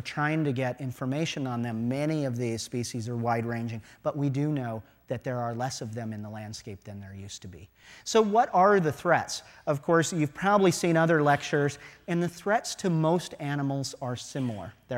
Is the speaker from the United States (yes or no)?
yes; Midwest, United States; This is nice and green, and this is where I grew up in the Midwest